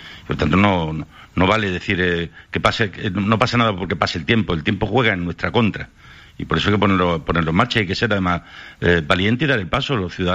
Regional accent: Extremadura, Spain; parece que somos los extremeños y las extremeñas

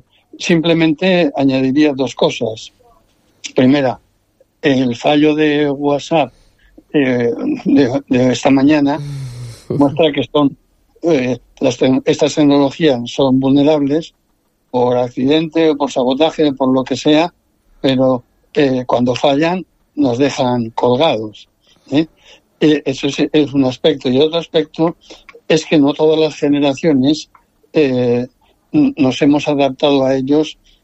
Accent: Benidorm, Valencian Community, Spain; felicitarnos a todos los que somos de Benidorm, porque es un premio merecido

